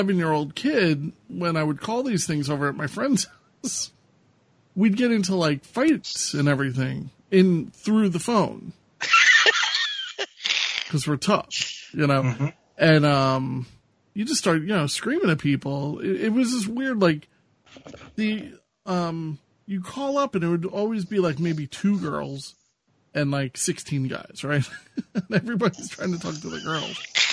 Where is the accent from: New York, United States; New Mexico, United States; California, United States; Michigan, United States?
New York, United States; Queens; I'm from Queens.